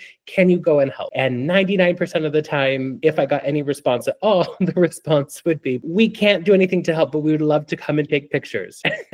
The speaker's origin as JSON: {"language": "English", "region": "Oregon", "country": "United States", "tie": "born or raised there", "said": "I didn't really grow up speaking Spanish. I didn't grow up in Mexico. You know, I grew up in Oregon."}